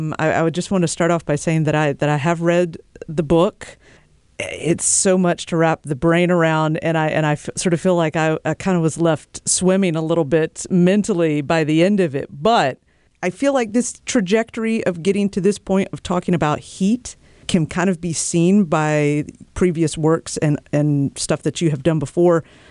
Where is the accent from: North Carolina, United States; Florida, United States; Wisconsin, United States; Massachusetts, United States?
North Carolina, United States; So I grew up in North Carolina, and I was, very used to humidity during the summers.